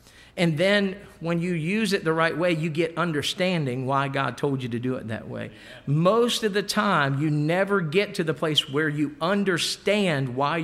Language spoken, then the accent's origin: English; Maryland, United States; I'm from the Eastern Shore, Maryland, all right? Purdue Farms is it's centered in my hometown, all right? So there's a lot of chickens to pluck where I'm from.